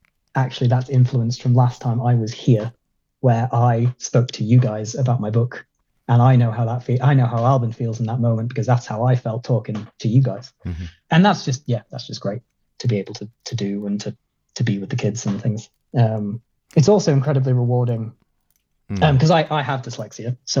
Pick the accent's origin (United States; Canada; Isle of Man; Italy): Isle of Man; Well, I'm from the Isle of Man.